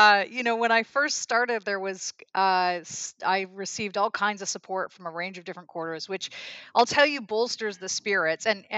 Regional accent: Saskatchewan, Canada; born there; I was born in Saskatchewan, so that gives me a kind of grassy start.

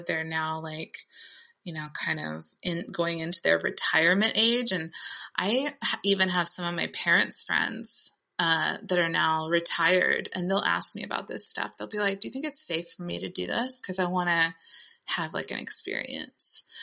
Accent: Appalachia, United States; but I grew up in the Bible Belt. So I was completely surrounded by it, by this very conservative, very dogmatic, Protestant and different strands of Christianity, but all like rural Bible Belt Appalachia Christianity.

